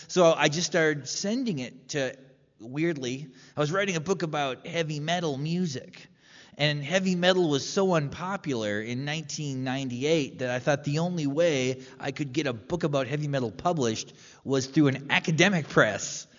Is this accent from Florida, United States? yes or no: no; North Dakota, United States; I grew up in North Dakota on a farm outside of a town of 500 people. There was like 23 kids in my graduating class.